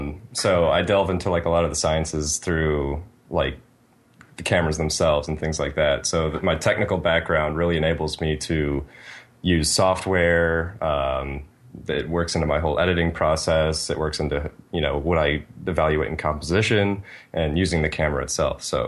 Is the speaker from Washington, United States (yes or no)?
no; Chicago, Illinois, United States; I am from Chicago, Chicago.